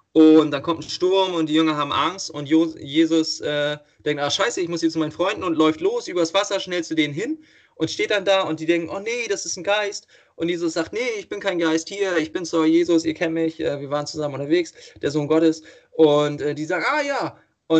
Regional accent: Northern Germany, Germany; Ja, ich komme aus Norddeutschland und ich bin für norddeutsche Verhältnisse in einer relativ christlichen Familie aufgewachsen.

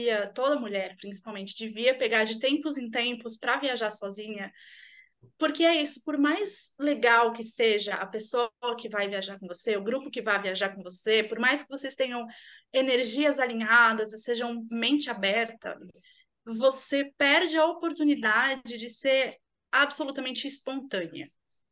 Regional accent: Santo André, São Paulo, Brazil; Eu sou de Santo

